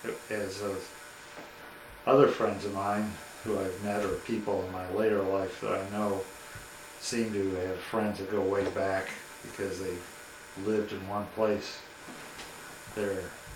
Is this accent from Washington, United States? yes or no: no; Oak Lawn, Illinois, United States; also born or lived in Decatur, United States / Ferguson, United States; then finally back to the Chicago area where I was born and lived in Oak Lawn, Illinois, till my parents finally, by that time I was in college and sort of on my own.